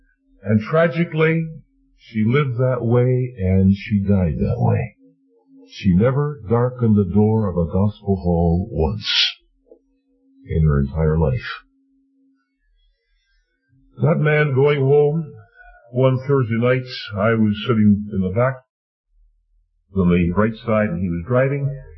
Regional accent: Leamington, Ontario, Canada; My hometown is Leamington, as I mentioned last night. The nearest assembly was the Assembly of Merlin, 25 miles away.

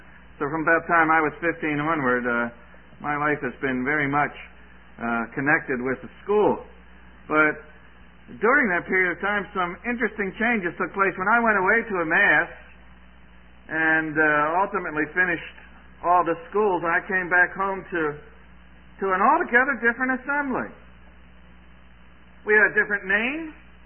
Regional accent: East Coast, United States; also born or lived in Chicago; now in Dubuque, United States; I grew up on the East Coast, and then we lived in the big city of Chicago for 17 years, and we moved to Dubuque

